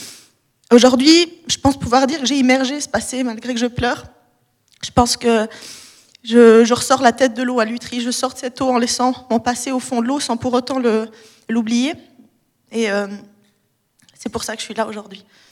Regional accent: Vétroz, Valais, Switzerland; j'ai 25 ans. Je suis valaisanne, j'ai vécu toute ma vie à Vétro. Et c'est dans l'église catholique de ce village que j'ai été baptisée.

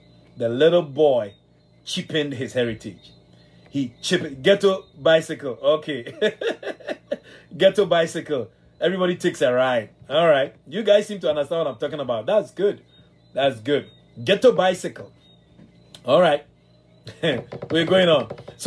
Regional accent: Ghana; growing up in the area where I was growing up in West Africa, in Ghana

